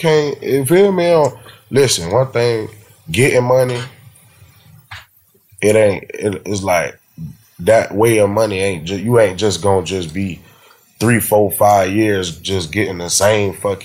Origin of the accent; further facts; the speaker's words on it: Port Salerno, Florida, United States; Yeah, I'm from Port Salerno.